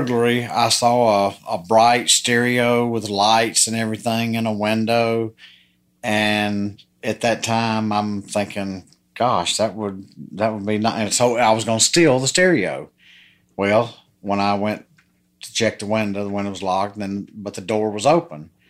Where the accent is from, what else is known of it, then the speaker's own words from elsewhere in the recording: Alabama, United States; Well, I had a normal childhood. And as in Tuscaloosa, you're raised to be a Alabama fan.